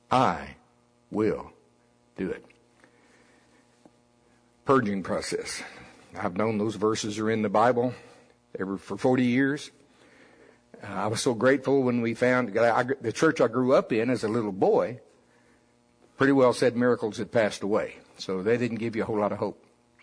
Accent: the South, United States; Yeah, I'm from the South, okay?

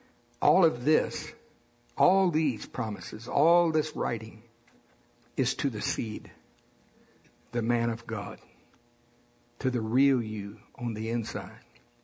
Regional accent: United States; Both of y'all, I can't help it, I'm from Pottawatomie County.

